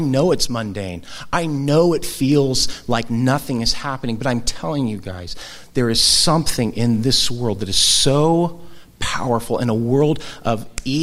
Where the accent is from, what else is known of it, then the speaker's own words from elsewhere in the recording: California, United States; now in Santa Rosa, United States; because I come from Orange County, which is the land of mega churches, right?